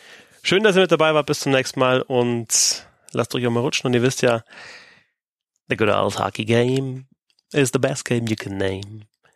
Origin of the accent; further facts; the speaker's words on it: Düsseldorf, North Rhine-Westphalia, Germany; born there; eher als gebürtiger Düsseldorfer jetzt in Düsseldorf und ja, endlich wieder zu Hause